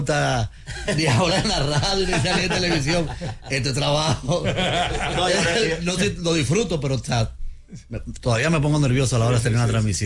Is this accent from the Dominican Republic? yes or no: yes; Dominican Republic; yo soy dominicano, tengo el pasaporte argentino